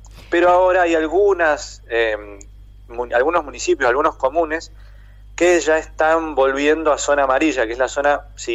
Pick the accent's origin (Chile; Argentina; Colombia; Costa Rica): Argentina; now in Italy; cuando te escuchan que sos argentino dicen, qué bueno, tengo buena relación, me gusta Argentina